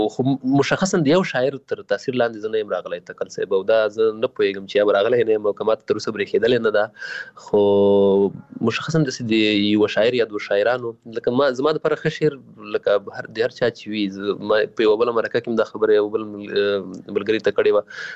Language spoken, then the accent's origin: Pashto; Paktika, Afghanistan; also born or lived in Waziristan, Pakistan; ځکه زه پیدا شوی په وزیرستان کې یم، بیا بیرته کډه شوی پکتیکا کې یم